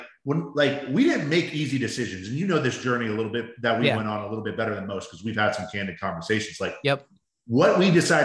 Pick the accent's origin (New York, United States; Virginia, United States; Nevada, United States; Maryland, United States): Maryland, United States; Baltimore; Like I grew up in Baltimore, but all my family, my mom's side, they all came from Italy.